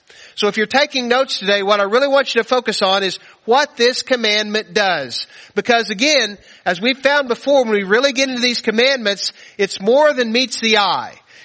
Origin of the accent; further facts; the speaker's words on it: United States; I'm an American. I'm free and I'm on a free road trip right now.